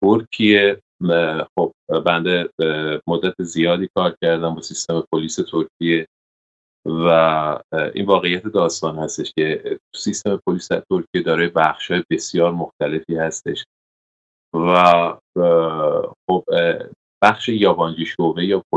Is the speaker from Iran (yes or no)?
yes; Iran; به عنوان یه ایرانی